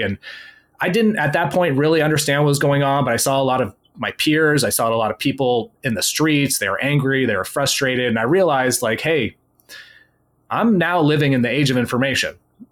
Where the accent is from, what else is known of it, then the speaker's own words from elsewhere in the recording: California, United States; So I grew up in the Bay Area, California.